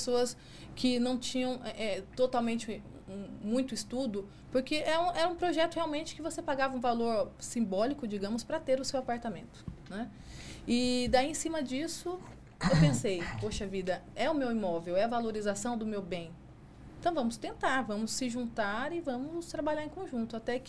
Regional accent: São José dos Campos, São Paulo, Brazil; Nasci em São José dos Campos.

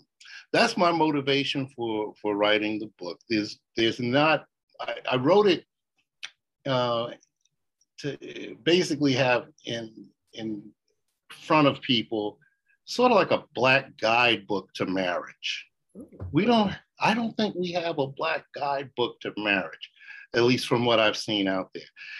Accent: New York City, New York, United States; I lived in the Bronx at the time. I'm born and raised in Harlem, but I was driving back to where I was living in the Bronx.

